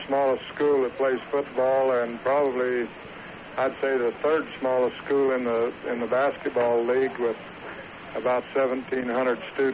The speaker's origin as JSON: {"language": "English", "town": "Thatcher", "region": "Arizona", "country": "United States", "tie": "born or raised there", "said": "Oh, yes. Yeah, well, I'm from Thatcher."}